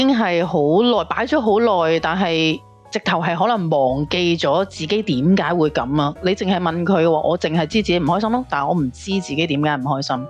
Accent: Hong Kong; 但系现今特别系我哋香港人已经好难开心啦

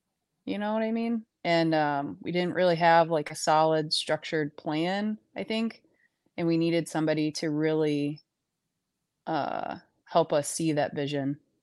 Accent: Ohio, United States; Cause I'm from Ohio.

